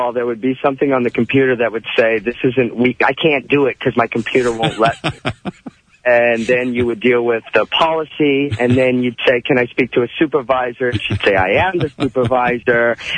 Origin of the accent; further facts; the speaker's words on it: North Dakota, United States; Well, I grew up in North Dakota.